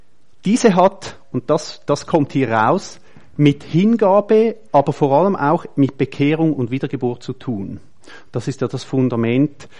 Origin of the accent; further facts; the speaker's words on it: Switzerland; Ist das eine Aufhebung von unserer Identität, die wir haben als Schweizer, die wir haben hier?